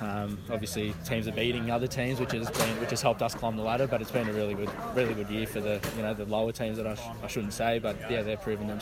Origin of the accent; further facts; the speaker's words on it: Australia; as an Australian futsal player, we've got a long way to go, but it was really good.